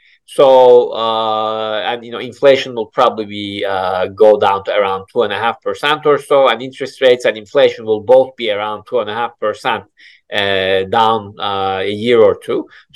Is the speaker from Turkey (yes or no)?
yes; Turkey; I'm from Turkey originally, so Turkey is always on my horizon.